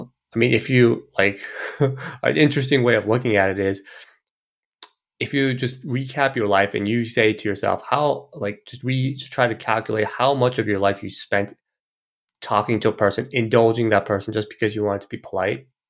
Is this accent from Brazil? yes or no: yes; Brazil; moved away as an adult; also born or lived in Korea; now in United States; I was born in Korea, grew up in Brazil most of my life, and then I came to the States to study in undergrad in California